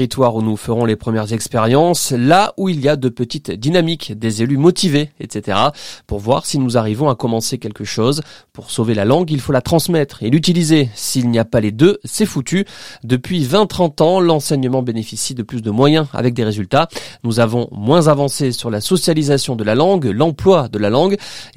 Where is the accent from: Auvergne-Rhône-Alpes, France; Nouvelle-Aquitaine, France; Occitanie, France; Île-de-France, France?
Nouvelle-Aquitaine, France; Pau; En 2011, je suis revenu chez moi, à Pau